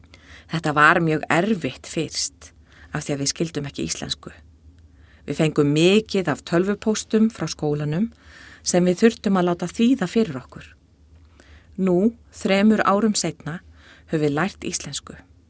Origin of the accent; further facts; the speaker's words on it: Poland; moved away as an adult; now in Iceland; Við erum frá Póllandi.